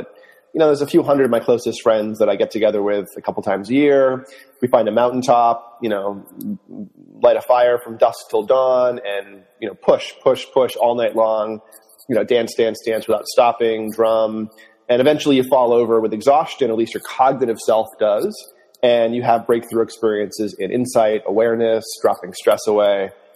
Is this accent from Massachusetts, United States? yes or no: yes; Westport, Massachusetts, United States; also born or lived in Maine; I grew up in a town called Westport, Mass., born in Maine.